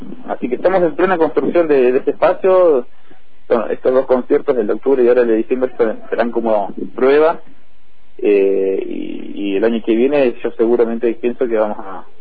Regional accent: General Roca, Río Negro, Argentina; la ciudad es mi ciudad de origen y además está mi familia, pero también porque es el polo, para mí, el polo cultural y artístico de la Patagonia, General Roca Ofisque.

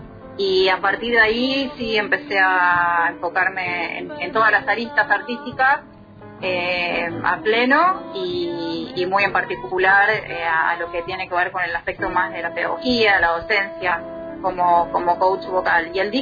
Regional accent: Buenos Aires, Argentina; born there; also born or lived in Mar del Plata; nací en Belgrano y bueno, viví muchos años en Mar del Plata, en la ciudad de Mar del Plata, en la costa atlántica, y hace un año que la vida y los bemoles de la pandemia me trajeron nuevamente a la ciudad de Buenos Aires, a radicarme nuevamente acá.

